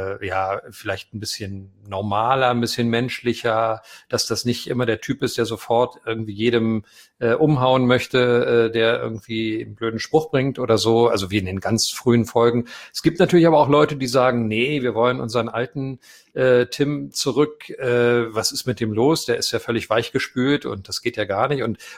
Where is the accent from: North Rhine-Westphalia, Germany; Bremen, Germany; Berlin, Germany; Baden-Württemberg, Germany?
Berlin, Germany; West Berlin; Ja, Moment, ich bin auch Berliner, wa?